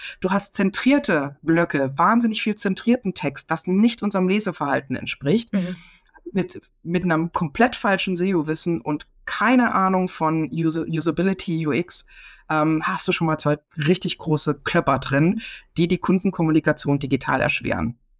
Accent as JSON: {"language": "German", "region": "Baden-Württemberg", "country": "Germany", "tie": "born or raised there", "said": "Ich bin im Schwarzwald aufgewachsen, ich liebe Bäume."}